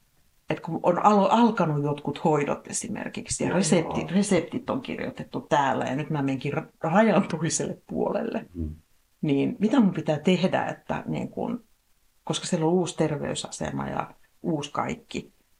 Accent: Kokkola, Central Ostrobothnia, Finland; now in Kauniainen, Finland; mä vastasin sitten, että mä oon Kokkolasta. Että mä oon Kokkolasta kotosi.

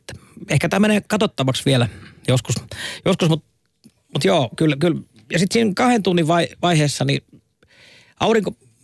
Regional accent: Lapland, Finland; Ja lapsena Lapissa oli yksi naapurin paras kaveri siihen aikaan.

